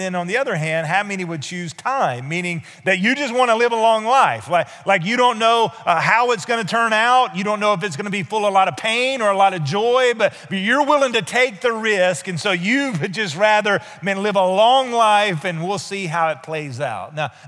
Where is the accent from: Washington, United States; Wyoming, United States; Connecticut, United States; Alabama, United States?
Alabama, United States; also born or lived in South Florida; where we grew up in Northeast Alabama and really no opportunity to do that when we lived in South Florida